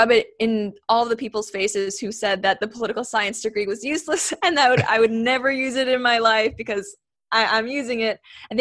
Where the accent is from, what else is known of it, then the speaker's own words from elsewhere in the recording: Hong Kong; also born or lived in Canada / United Kingdom / Shanghai / Singapore; now in United States; I was born in Canada, but grew up in Hong Kong. I've lived in the UK, Shanghai, and Singapore, and then came to the US for university.